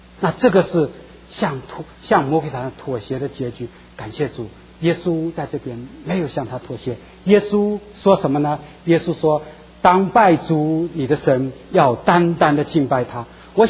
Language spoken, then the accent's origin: Chinese; China; 他叫我们中国人经常讲什么叫退而不休啊